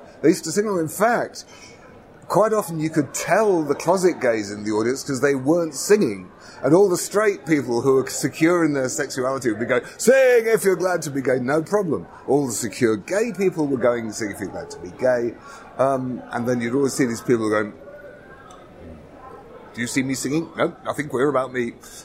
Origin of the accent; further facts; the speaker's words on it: United Kingdom; I grew up in Britain in the 1960s.